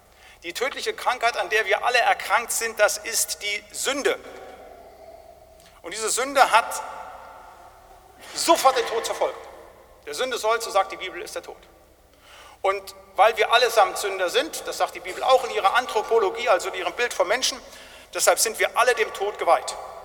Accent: North Rhine-Westphalia, Germany; aus dem ländlichen Bereich, im Westfälischen. Und da, wo ich herkomme, in den 70er, 80er Jahren, hatten wir große Probleme mit Tollwut.

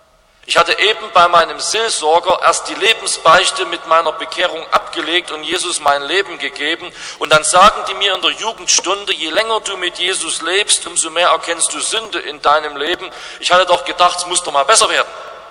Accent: Saxony, Germany; Es gibt ja ein Wort, zumindest bei uns in Sachsen, mit dem man alles Neue verhindern kann.

